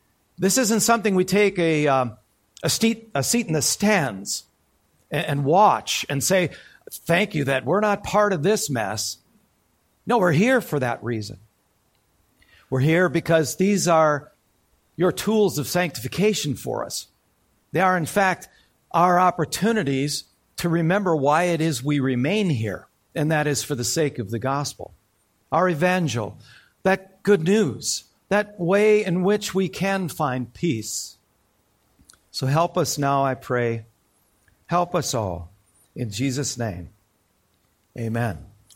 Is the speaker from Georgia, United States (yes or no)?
no; Waukesha, Wisconsin, United States; my hometown of Waukesha was particularly anti-slavery